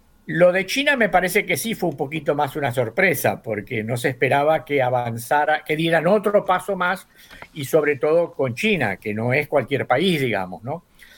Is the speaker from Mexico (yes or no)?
no; Argentina; Yo soy argentino, vivo en la Argentina, etcétera, etcétera, pero la mitad de mi vida estuve afuera